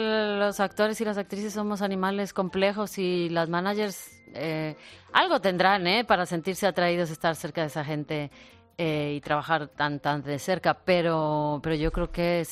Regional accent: Tampico, Tamaulipas, Mexico; moved away as an adult; Cuando yo salí de Tampico para estudiar la universidad, para estudiar la carrera, que tenía 18 años

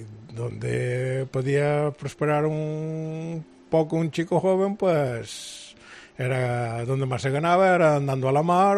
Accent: A Coruña, Galicia, Spain; Yo de Coruña, Puente Cesa.

